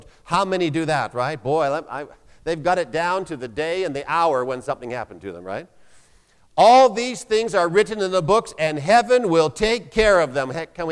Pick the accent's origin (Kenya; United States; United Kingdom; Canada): Canada; British Columbia; When I grew up in British Columbia, Canada, I became familiar with a story that occurred there back in 1954.